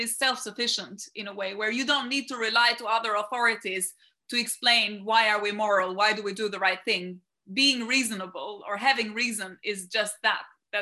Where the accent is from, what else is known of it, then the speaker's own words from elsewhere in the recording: Albania; I kind of connect to my grandmother and to my story of growing up now connect to that story of growing up in Albania